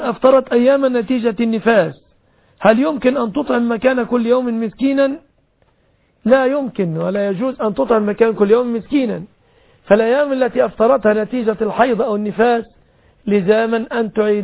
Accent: Egypt; عندنا في مصر

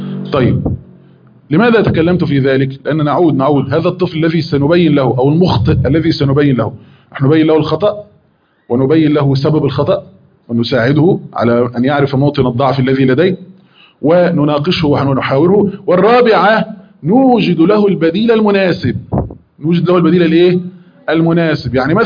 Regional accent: Egypt; عندنا في مصر

